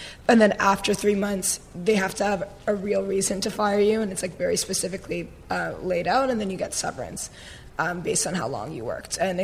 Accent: Canada; I'm very Canadian

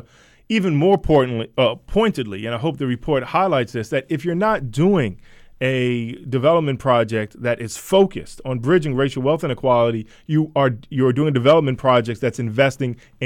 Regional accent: Columbia, Maryland, United States; I grew up in Columbia, Maryland, outside of Baltimore.

